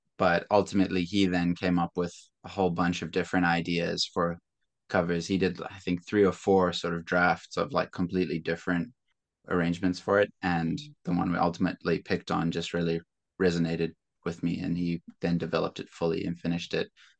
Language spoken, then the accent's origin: English; Zimbabwe; born or raised there